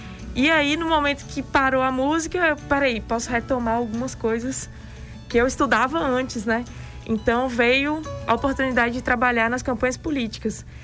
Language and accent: Portuguese; Guanambi, Bahia, Brazil; aqui de Guanambi.